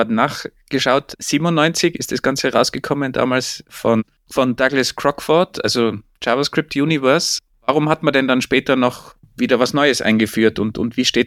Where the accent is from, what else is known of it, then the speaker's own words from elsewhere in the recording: Austria; Für mich als Österreicher ist es ein deutscher Ausdruck, Spiegelstriche, habe ich noch nie gehört.